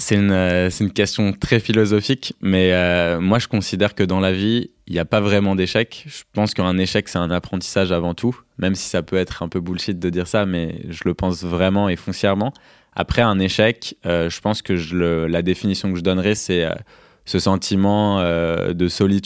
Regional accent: Paris, Île-de-France, France; même si je suis parisien, donc bon, c'est un peu biaisé

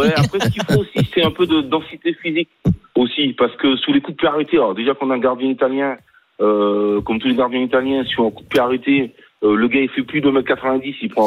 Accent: Le Teich, Nouvelle-Aquitaine, France; Du Teche, je suis du Teche, du Bassin d'Arcachon.

